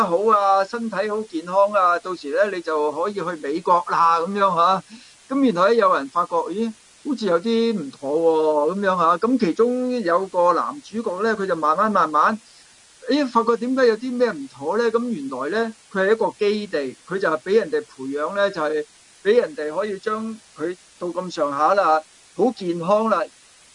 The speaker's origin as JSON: {"language": "Cantonese", "country": "Hong Kong", "tie": "born or raised there", "said": "我以前咧細個喺香港咧"}